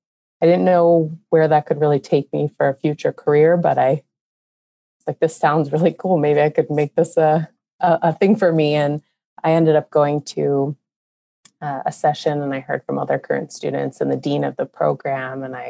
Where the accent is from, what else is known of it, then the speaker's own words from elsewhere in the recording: Pittsburgh, Pennsylvania, United States; You know, this is my hometown. Pittsburgh is where I grew up. I grew up watching the Penguins.